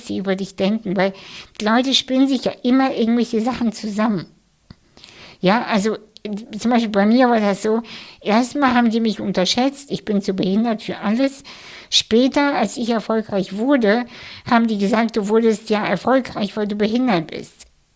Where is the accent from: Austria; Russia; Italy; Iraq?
Russia; German is a second language; ich bin ja Russin und die russische Community